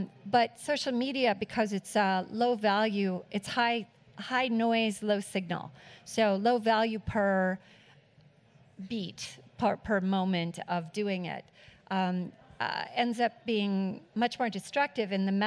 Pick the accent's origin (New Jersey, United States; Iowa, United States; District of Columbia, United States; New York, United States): Iowa, United States; Not Iowa. I grew up in Iowa.